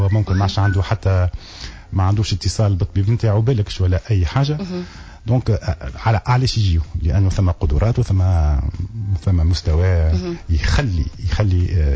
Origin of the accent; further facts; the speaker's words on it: Tunisia; راهو الحاجة الباهية اللي عندنا في تونس اللي مش موجودة في الدول الأخرى